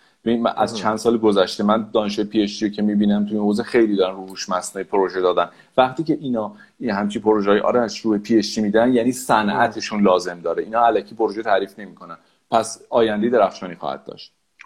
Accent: Iran; یه ذره میدونی ما واقعا ایرانیام

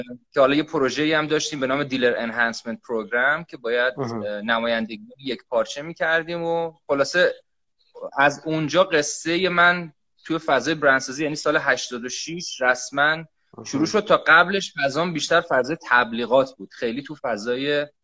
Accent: Khorramshahr, Khuzestan, Iran; moved away; ما بعد از اینکه از خرمشهر اومدیم خب تقریبا همه چیزو اونجا گذاشتیم دیگه، یعنی اومدیم یه زندگی جدید رو شروع کردیم.

